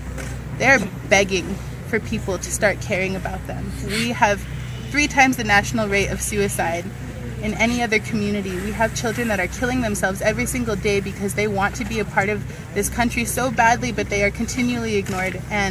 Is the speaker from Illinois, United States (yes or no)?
no; Laguna Pueblo, New Mexico, United States; I come from the Hickory Apache Nation in Laguna Pueblo in New Mexico.